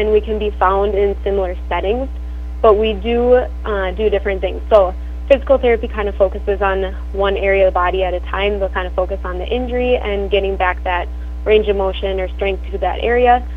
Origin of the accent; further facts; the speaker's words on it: Clarkfield, Minnesota, United States; So I grew up in Clarkfield, Minnesota, and came over to Dawson for school in seventh grade